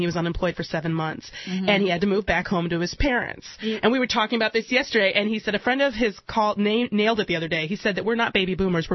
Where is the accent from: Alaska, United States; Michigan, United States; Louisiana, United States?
Michigan, United States; Detroit; I grew up in Detroit, and the average home price there has plummeted